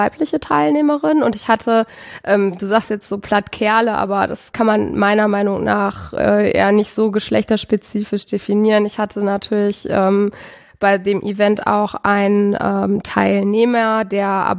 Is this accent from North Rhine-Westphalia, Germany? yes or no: yes; North Rhine-Westphalia, Germany; Thales oder ich, wir sind aus NRW, wir haben eine relativ lange Anreise.